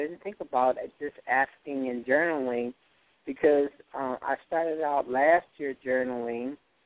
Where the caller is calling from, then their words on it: Colorado, United States; I'm calling from Colorado.